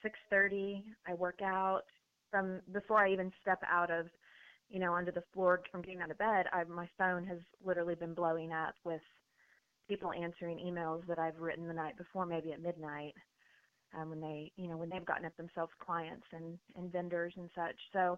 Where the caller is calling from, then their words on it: Oklahoma City, Oklahoma, United States; I am from Oklahoma City.